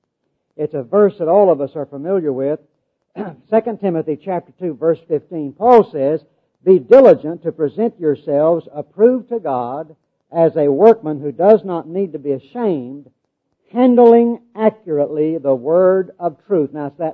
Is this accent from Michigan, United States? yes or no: no; Arkansas, United States; I grew up in Arkansas